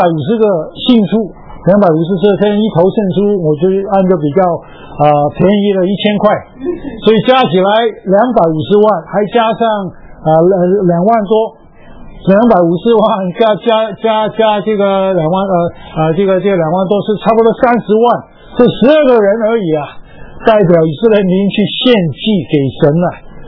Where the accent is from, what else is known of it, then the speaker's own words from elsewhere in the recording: Guangdong, China; 我们东方人里面，就是我们东方里面，我们广东人这南方人可能比较肮脏